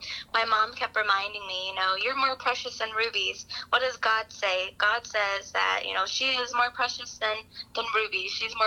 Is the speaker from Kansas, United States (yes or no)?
yes; Kansas, United States; And I say, "Oh, I'm from Southwest Kansas."